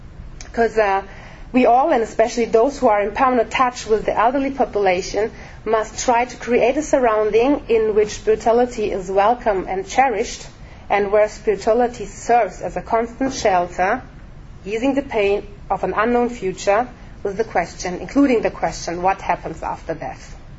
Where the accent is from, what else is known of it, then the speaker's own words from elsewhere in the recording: Bavaria, Germany; I'm from Bavaria.